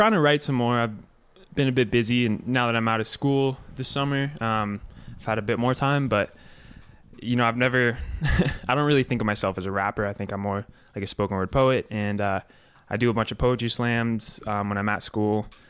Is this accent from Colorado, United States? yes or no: yes; Durango, Colorado, United States; Just growing up in Durango and, you know, following the footsteps of all those, legends and Durango Devo growing up.